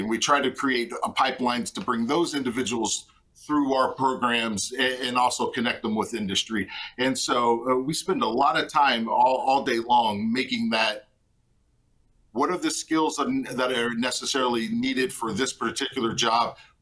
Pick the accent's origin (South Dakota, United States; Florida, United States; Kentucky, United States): Kentucky, United States; I grew up in Western Kentucky, and I was working in marketing or in banking